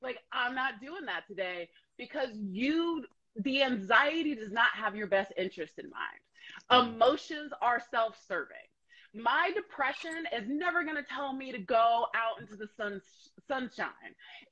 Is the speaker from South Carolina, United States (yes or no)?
yes; South Carolina, United States; But I'm originally from South Carolina, or the South, in the U.S., for those of you who are not from the States.